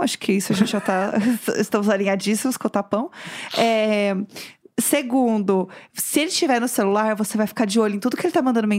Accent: Brazil; Eu vim do Brasil pra assistir os shows e hoje é meu aniversário.

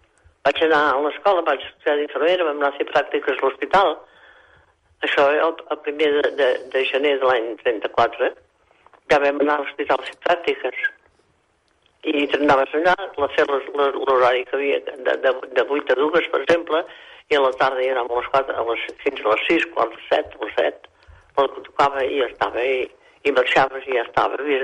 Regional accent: Olot, Catalonia, Spain; Com que jo soc d'Olot, vaig anar a la residència

